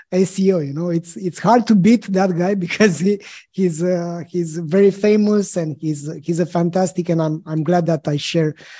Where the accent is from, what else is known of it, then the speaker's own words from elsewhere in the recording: Bucharest, Romania; I'm from Bucharest, and I am in Bucharest today.